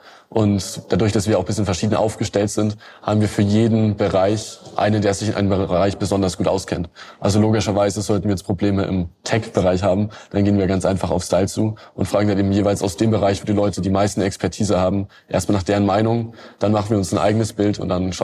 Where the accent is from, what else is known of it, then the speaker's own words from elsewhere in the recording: Bavaria, Germany; Ich komme aus dem Norden von Bayern. Kleine Kleinstadt, also aus dem Oberfranken, Neile heißt.